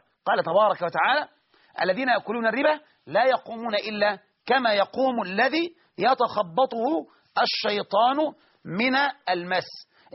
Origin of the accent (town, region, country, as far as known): Egypt